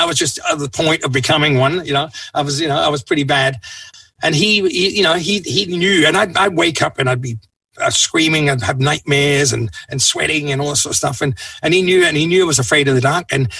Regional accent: Glasgow, Scotland, United Kingdom; because we're all Scottish, you know, Glaswegians aren't that tall, you know.

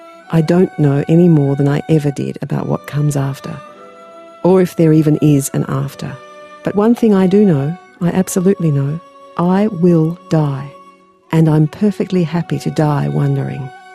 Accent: Australia; And I piped up and said, I'm from Australia.

